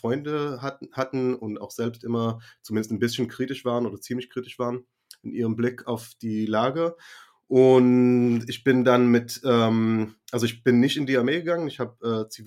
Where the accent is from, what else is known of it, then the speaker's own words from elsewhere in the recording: Jerusalem, Jerusalem District, Israel; ich bin jüdischer Israeli, ich bin in Jerusalem geboren und aufgewachsen.